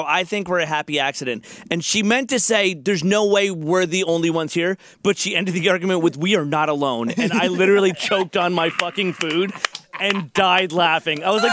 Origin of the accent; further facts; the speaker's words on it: Bronx, New York, United States; I'm from the Bronx.